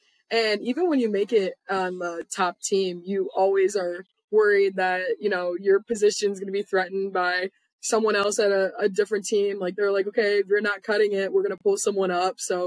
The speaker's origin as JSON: {"language": "English", "town": "Kenosha", "region": "Wisconsin", "country": "United States", "tie": "born or raised there", "said": "And I grew up in Kenosha, Wisconsin."}